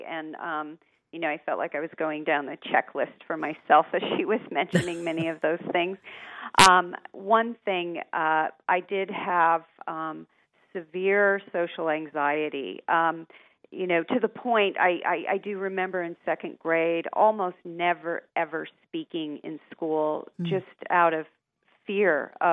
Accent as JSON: {"language": "English", "region": "Colorado", "country": "United States", "tie": "born or raised there", "said": "I grew up in Southern Colorado. And it was sort of the high desert where I lived."}